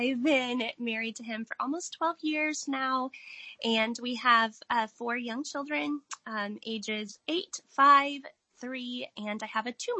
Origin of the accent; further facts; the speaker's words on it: Missouri, United States; I grew up in Missouri. I've lived here my whole life, except for 3 years out of college.